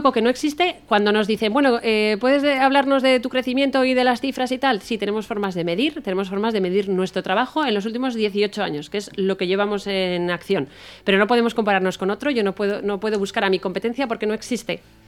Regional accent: Spain; yo soy española

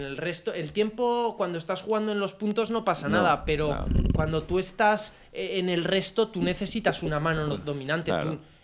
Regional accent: Spain; en Francia o en Italia se vive de una manera más parecida a la que la podemos vivir los españoles. Somos más latinos, más calientes

